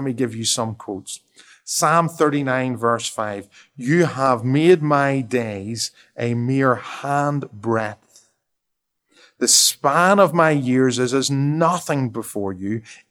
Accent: Northern Ireland, United Kingdom; when I grew up in Northern Ireland

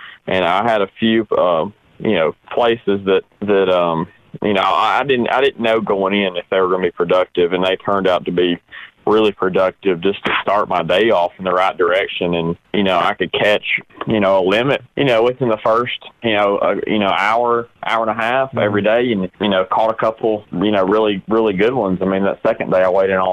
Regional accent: Alabama, United States; I mean, I'm a guy from Alabama.

